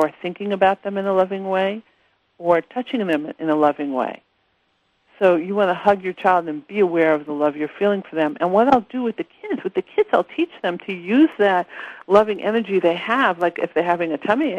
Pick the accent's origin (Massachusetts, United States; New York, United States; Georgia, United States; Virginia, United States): New York, United States; New York City; Look, I'm from New York, so I'm from the streets of New York City